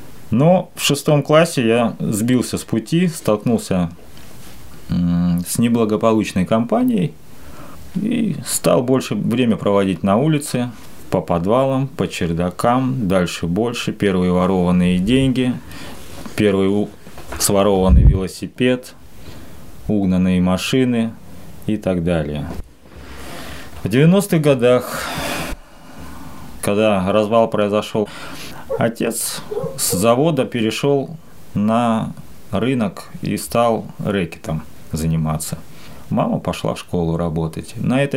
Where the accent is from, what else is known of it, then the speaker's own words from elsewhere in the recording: Sasovo, Ryazan Oblast, Russia; also born or lived in Krasnodar; Родился я в Краснодаре. Переехали мы в Рязанскую область города Сасово в 1986 году. Мама у меня не была верующая, отец был атеистом.